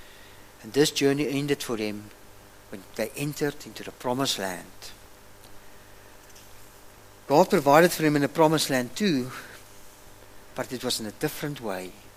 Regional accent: Humansdorp, Eastern Cape, South Africa; I grew up in Humansdorp, and when my parents or somebody spoke about wilderness, I was thinking of a lush green place just down the coast from us.

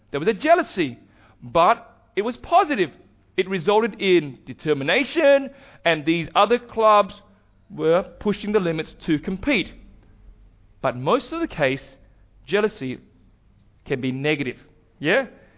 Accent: Australia; The AFL, the Aussie rules sport that we watch as Australian

